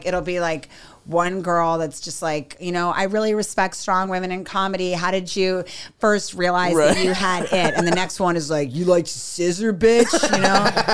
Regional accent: Maryland, United States; I grew up in Maryland. My dad was a civil rights lawyer.

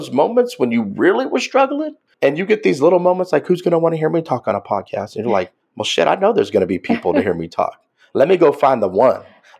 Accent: Kansas, United States; because I grew up in Kansas, so I like control.

